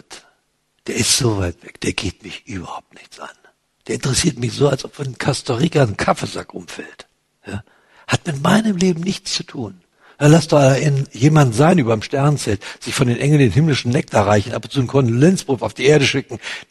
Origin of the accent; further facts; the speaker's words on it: Berlin, Germany; Und ich bin nach dem Krieg in Berlin geboren. Ich kenne richtig bittere Armut.